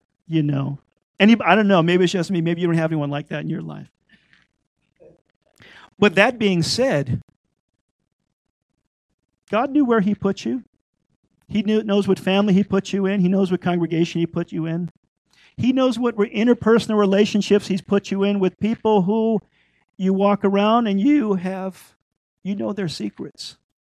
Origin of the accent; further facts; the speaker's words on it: Louisiana, United States; You know, my family, I'm Creole from Louisiana.